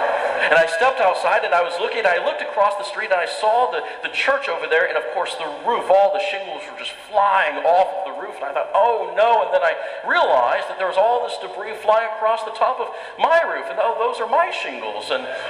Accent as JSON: {"language": "English", "region": "Florida", "country": "United States", "tie": "born or raised there", "said": "I remember growing up in Florida. I've grown up most of my life in Florida, had no hurricanes that I experienced until I went away to North Carolina, came back in 2004."}